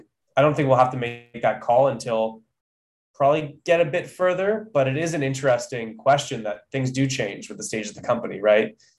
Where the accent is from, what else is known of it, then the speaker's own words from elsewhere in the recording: Toronto, Ontario, Canada; now in San Francisco, United States; we're living in SF, we're originally from Toronto